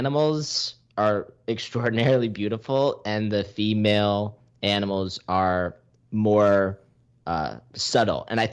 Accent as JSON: {"language": "English", "region": "New York", "country": "United States", "tie": "born or raised there", "said": "But one thing about growing up in New York, you grow up very fast."}